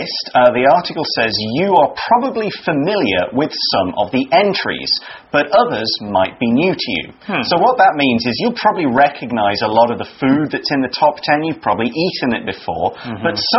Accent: England, United Kingdom; That's because I'm from England and it is rainy all year round.

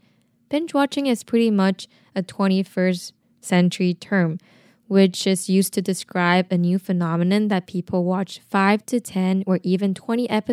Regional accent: Taiwan; English is a second language; also born or lived in California; I was born in California and was raised in Taiwan. Don't get me wrong, I am not a native speaker.

